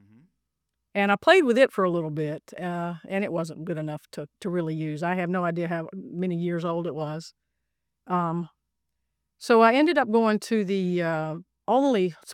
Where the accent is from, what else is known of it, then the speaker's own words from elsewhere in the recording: Goldsboro, North Carolina, United States; Well, I grew up in Goldsboro. Lived there my entire life until I went to college.